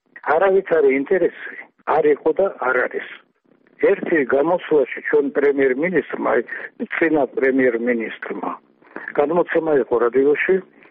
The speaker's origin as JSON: {"language": "Georgian", "region": "Tbilisi", "country": "Georgia", "tie": "born there", "said": "მაგრამ მე ხომ თბილისში დავიბადე"}